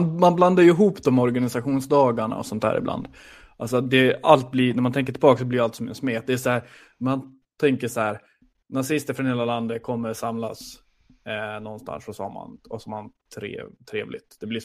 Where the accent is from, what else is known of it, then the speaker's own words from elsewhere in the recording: Dalarna County, Sweden; jag som dalmas är ju i princip aldrig i Skåne annars.